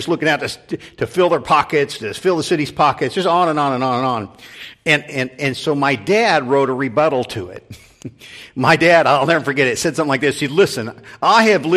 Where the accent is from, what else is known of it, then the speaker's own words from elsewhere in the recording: Haysville, Kansas, United States; All growing up, I grew up in Hayesville, Kansas.